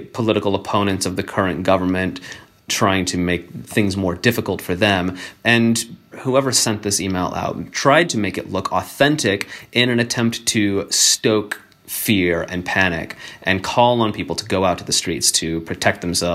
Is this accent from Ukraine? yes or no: yes; Ukraine; now in United States; looking at my home country, all of the things that led to violence on the streets of this tiny little town in Ukraine